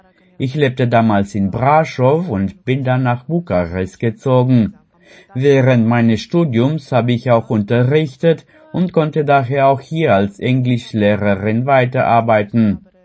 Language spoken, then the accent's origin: German; Indonesia; now in Romania; Es ist ähnlich wie bei uns in Indonesien.